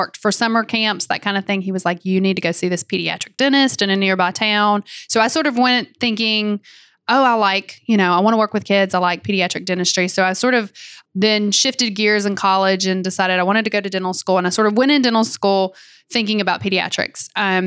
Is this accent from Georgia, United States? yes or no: yes; Georgia, United States; I'm originally from Georgia and I've always been a nerd.